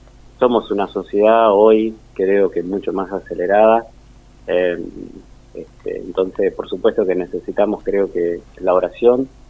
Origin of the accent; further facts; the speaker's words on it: Ushuaia, Tierra del Fuego, Argentina; Yo soy de Ushuaia.